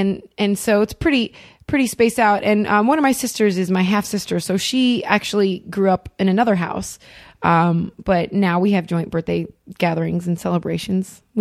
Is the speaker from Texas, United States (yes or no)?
no; Ohio, United States; From my normal high school, you know, growing up in Ohio, which I had a blast, I played soccer.